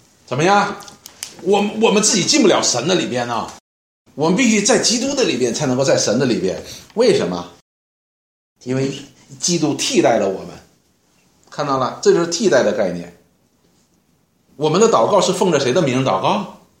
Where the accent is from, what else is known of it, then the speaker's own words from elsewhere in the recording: Northeast China, China; 我们东北人这里都是东北人